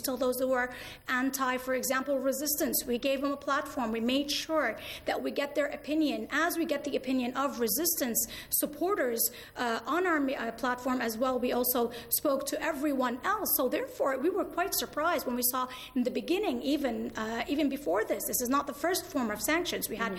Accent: United States; I grew up in the United States. I saw how people looked at Lebanon.

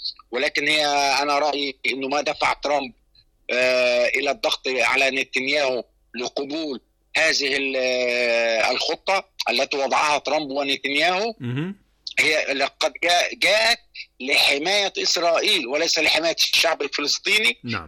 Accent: Egypt; عشان أنا قاعد في مصر وإن أنا نعم. مصري.

